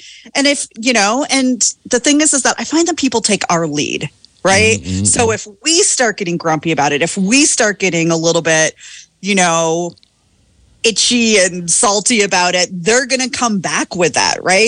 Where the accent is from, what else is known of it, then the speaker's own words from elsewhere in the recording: Midwest, United States; one of the toughest things about growing up in the Midwest and the Midwest nice is the fact that we have told people that they don't get to express their emotions or opinions or tell people no.